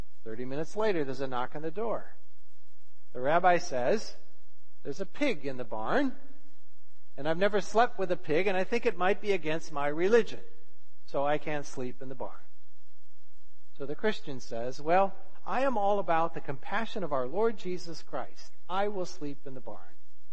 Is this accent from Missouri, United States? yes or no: yes; St. Louis, Missouri, United States; And when we were growing up in St. Louis, we were a huge bunch of cousins.